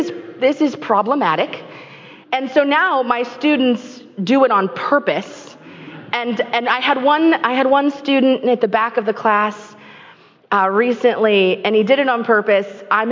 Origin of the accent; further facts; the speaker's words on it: Washington, United States; I'm from Washington. I would call myself a Washingtonian, but I've spent a lot of my time over in Eastern Washington, where we don't do this.